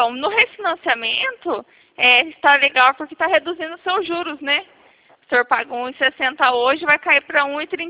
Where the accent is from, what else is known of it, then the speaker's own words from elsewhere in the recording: Mogi Guaçu, São Paulo, Brazil; Eu sou de Mogi Guaçu